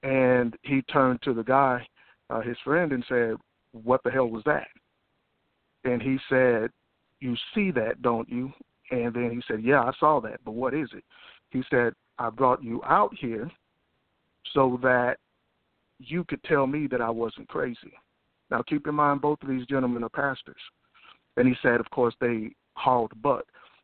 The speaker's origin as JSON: {"language": "English", "town": "Houston", "region": "Texas", "country": "United States", "said": "I'm from Houston, Texas."}